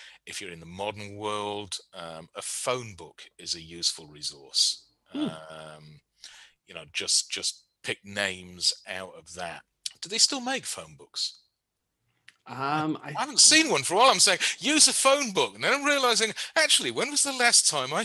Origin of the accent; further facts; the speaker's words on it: England, United Kingdom; As a European, as an English person, a British citizen, we were talking about doing a pulp 1930s game